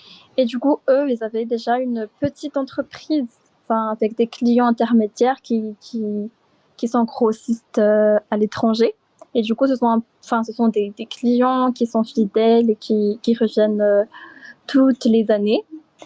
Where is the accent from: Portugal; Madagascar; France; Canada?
Madagascar; je viens de Madagascar, j'ai 23 ans